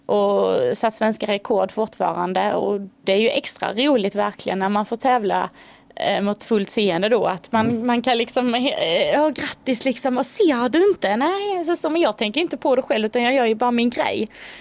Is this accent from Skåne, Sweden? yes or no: yes; Osby, Skåne, Sweden; Jo, jag är från Osby från början. Så att här känner jag ju till allting och sådär. Gått i skola här och sprungit i skogar